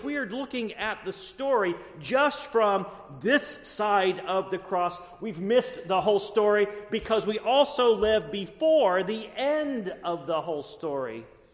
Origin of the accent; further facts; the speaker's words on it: Texas, United States; now in North Carolina, United States; I grew up in East Texas where we have cotton mouths, water moccasins.